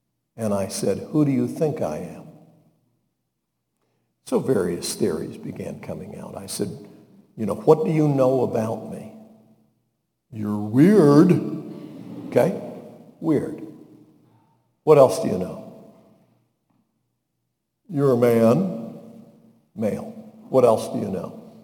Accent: North Carolina, United States; do you believe that … that I'm from North Carolina and that I'm this many years old?

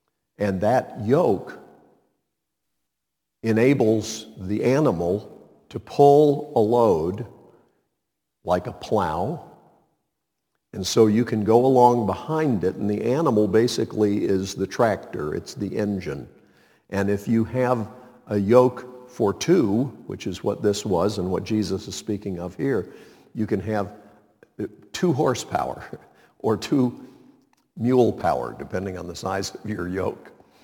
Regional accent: Montreat, North Carolina, United States; When I was growing up in Montreat, North Carolina, we lived with my aunt and grandmother.

